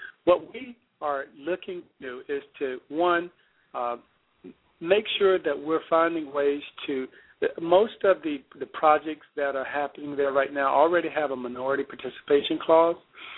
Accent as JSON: {"language": "English", "region": "Alabama", "country": "United States", "tie": "born there", "moved": "as an adult", "lives_now": "Florida, United States", "said": "Well, listen, I'm not originally from the state of Florida. I was born in Alabama. I went to school at Auburn University and moved down to South Florida in 1999."}